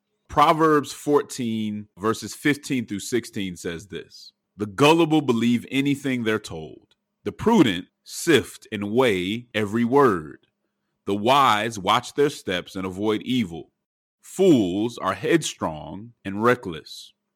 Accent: Denver, Colorado, United States; I'm from Denver.

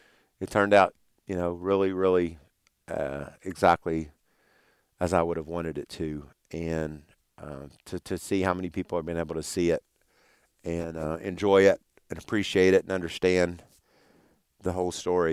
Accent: Owensboro, Kentucky, United States; So thank you, Stefan from Owensboro. That's my hometown.

